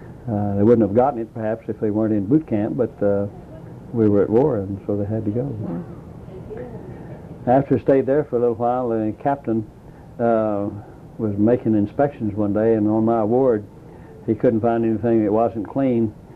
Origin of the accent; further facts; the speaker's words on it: Lubbock, Texas, United States; I went to my hometown, which was by then Lubbock, Texas.